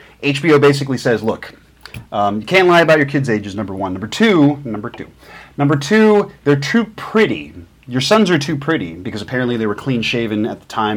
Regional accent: Miami, Florida, United States; born there; I was born in Miami, yeah.

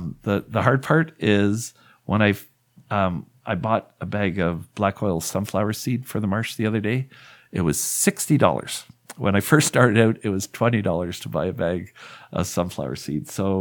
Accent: Tri-Towns, Ontario, Canada; So I went, I'm actually from the Tri-Towns.

